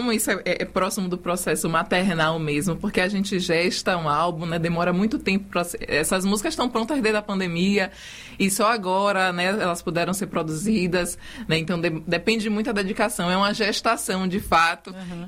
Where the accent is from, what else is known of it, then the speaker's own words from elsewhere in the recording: Cachoeira, Bahia, Brazil; Bom, eu sou de Cachoeira, e Cachoeira é um interior, né? Uma cidade pequena